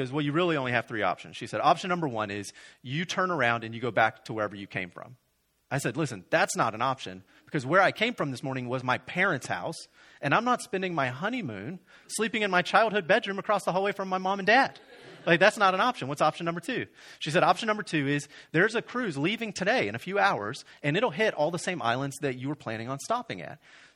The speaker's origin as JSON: {"language": "English", "region": "Florida", "country": "United States", "tie": "born or raised there", "said": "I grew up in Florida. I think sunshine is God's gift to us because he loves us and wants us to be happy."}